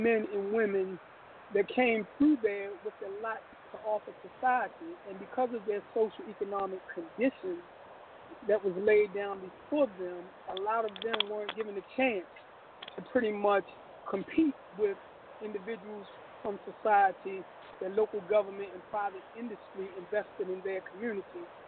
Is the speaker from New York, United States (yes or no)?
no; Baltimore, Maryland, United States; I am a Baltimorean through and through, born and raised in Baltimore.